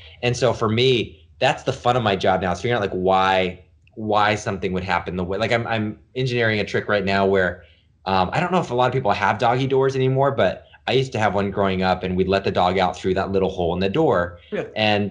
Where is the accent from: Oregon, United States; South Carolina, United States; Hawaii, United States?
Oregon, United States; Portland; I was from Portland, Oregon. He would take me around the Pacific Northwest.